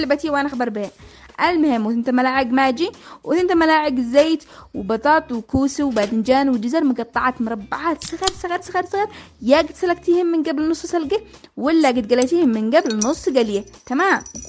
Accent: Yemen; ولأن إحنا شعب يمني متمسك بعاداته وأصوله وتاريخه وزمنه

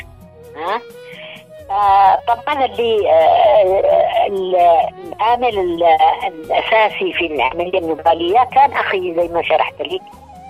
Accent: Aden, Yemen; وأنا في من عدن

